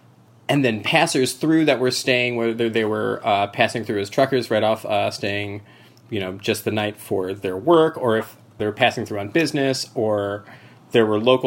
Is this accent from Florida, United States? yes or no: yes; Florida, United States; So I grew up in North Florida in a college town.